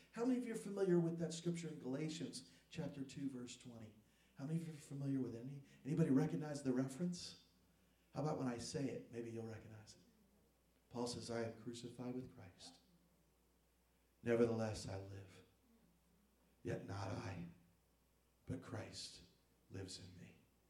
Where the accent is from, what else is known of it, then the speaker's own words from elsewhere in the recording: New York, United States; also born or lived in New Jersey; as good as any Italian mom I grew up with in New York and New Jersey.